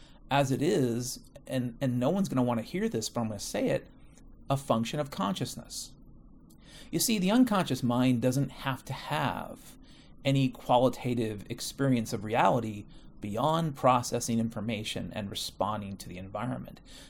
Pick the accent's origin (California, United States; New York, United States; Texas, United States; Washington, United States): Washington, United States; I am currently living in Seattle, and the Seattle of my youth, I grew up in Washington State, so the Washington State slash Western Washington of my youth was very, very different than the Washington State of today.